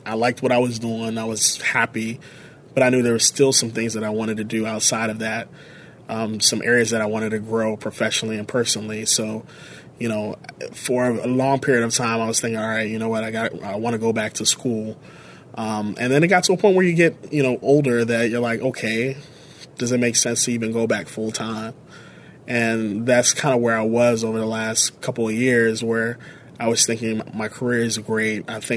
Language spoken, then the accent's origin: English; Woodbridge, Virginia, United States; also born or lived in Alexandria; I was born and raised in Alexandria, as well as Woodbridge, Virginia. So I'm a D.C. bred through and through. Grew up, as I mentioned, in Woodbridge